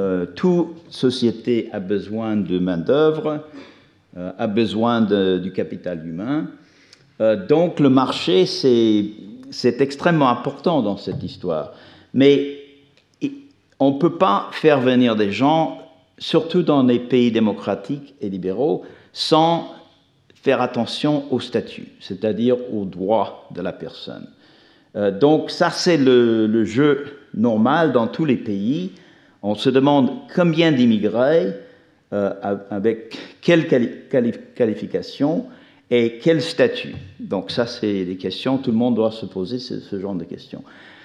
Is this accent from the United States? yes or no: yes; the South, United States; French is a second language; je suis un petit mélange d'anglais et d'écossais, mais je viens de la région des États-Unis dans les montagnes du sud qui est restée très isolée, avec très peu d'immigration, mais pas beaucoup de diversité.